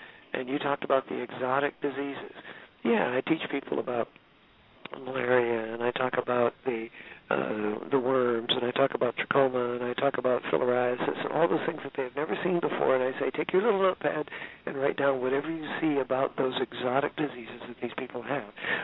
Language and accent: English; Washington, District of Columbia, United States; I'm from Washington, D.C., and assume a politician is here talking to you instead of a physician